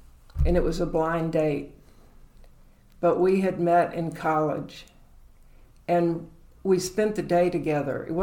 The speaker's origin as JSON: {"language": "English", "town": "Atlanta", "region": "Georgia", "country": "United States", "tie": "born or raised there", "said": "I was born in Atlanta as"}